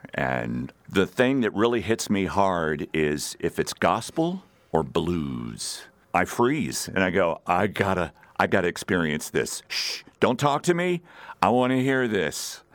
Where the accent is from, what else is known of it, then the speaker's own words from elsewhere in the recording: Louisiana, United States; My mom and dad, they had records. Because we grew up in South Louisiana, she had a lot of Southern artists.